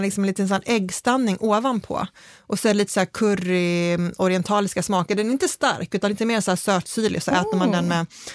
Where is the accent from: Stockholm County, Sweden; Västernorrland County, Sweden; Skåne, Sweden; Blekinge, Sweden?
Skåne, Sweden; för mig som är skåning